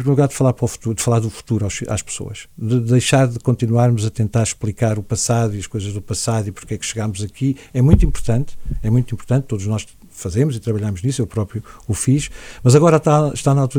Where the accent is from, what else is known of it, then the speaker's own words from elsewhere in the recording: Portugal; Nós temos que ser muito capazes de funcionar enquanto portugueses nas instâncias onde temos.